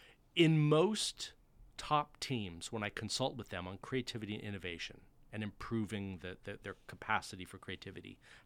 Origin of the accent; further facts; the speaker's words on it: California, United States; I grew up in Silicon Valley, maybe before it was called Silicon Valley